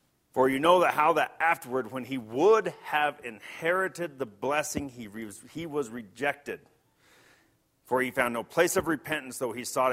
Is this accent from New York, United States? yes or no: no; Colorado, United States; I'm from Colorado, so I know we have a lot of chili here too.